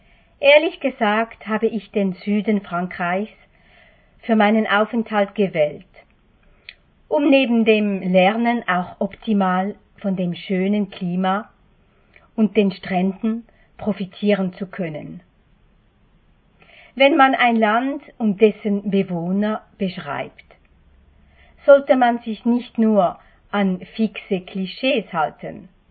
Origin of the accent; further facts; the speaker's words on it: Switzerland; Als Schweizerin bin ich an eine Multikultur gewöhnt.